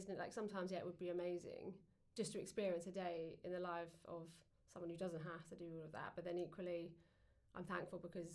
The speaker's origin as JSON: {"language": "English", "region": "England", "country": "United Kingdom", "said": "So obviously we fed them because we're English, you know, that's what you do."}